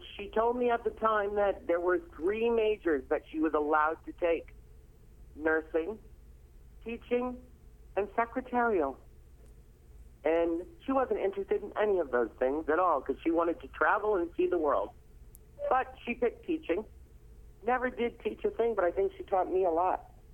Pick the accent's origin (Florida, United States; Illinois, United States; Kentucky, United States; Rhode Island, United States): Rhode Island, United States; also born or lived in Albany; I grew up, actually, I was born in Albany, New York. But I grew up just outside of Providence, Rhode Island.